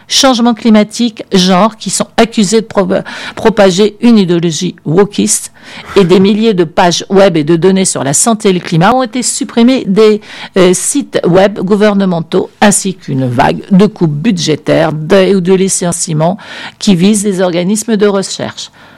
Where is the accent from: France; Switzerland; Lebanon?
France; accent: French; J'ai un accent français, comme ça, c'est pour que les gens ils comprennent plus facilement mon anglais.